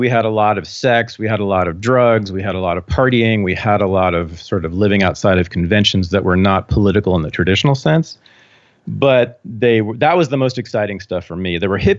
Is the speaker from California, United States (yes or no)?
yes; Berkeley, California, United States; I mean, growing up in Berkeley, especially in the 1970s, we lived two blocks from the Black Panthers house headquarters.